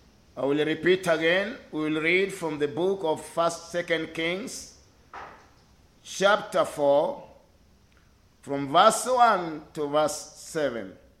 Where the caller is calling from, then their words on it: Nakuru, Nakuru County, Kenya; I'm calling from Nakuru, Kenya, Africa.